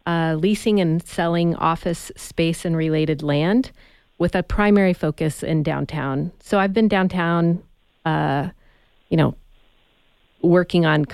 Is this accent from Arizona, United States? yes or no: yes; Benson, Arizona, United States; now in Tucson, United States; Well, I am not a native Tucsonan, but I didn't grow up far from here. Benson, Arizona is my hometown. I was born and raised there. Moved to Tucson in 1991.